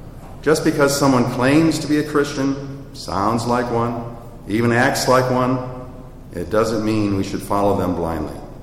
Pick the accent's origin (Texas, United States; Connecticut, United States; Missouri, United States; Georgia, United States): Missouri, United States; St. Louis; So I grew up in Missouri Synod, and I grew up in St. Louis, and I grew a block away from the seminary.